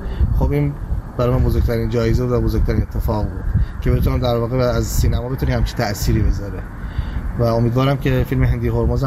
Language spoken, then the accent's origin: Persian; south, Iran; من خودم چون جنوبی هستم